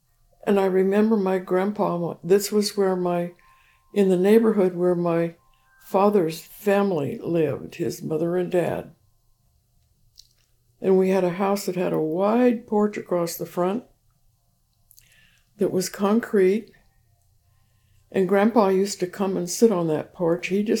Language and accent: English; Chico, California, United States; born there; Well, I was born in Chico, California, May 2nd, 1931, in my mother's home with her parents, where she grew up